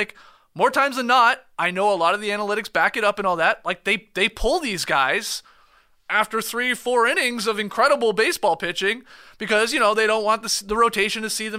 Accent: Atlanta, Georgia, United States; we'll start with the Phillies up 1-0 in their series against, my hometown, Atlanta Braves.

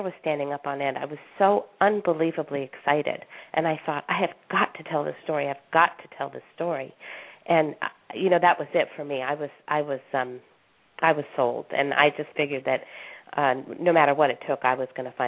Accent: California, United States; I grew up in Southern California, we used to see, you know, stunt riders and different things

